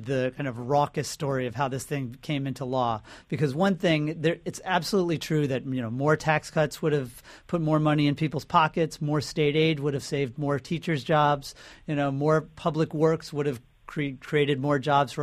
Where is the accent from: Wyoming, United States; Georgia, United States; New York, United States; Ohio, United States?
New York, United States; Sea Cliff; You're in my hometown.